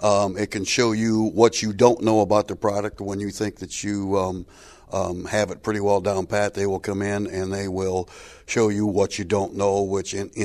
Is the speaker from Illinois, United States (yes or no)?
yes; Thompson, Illinois, United States; I'm from Thompson, Illinois. That's in the northwest corner of Illinois.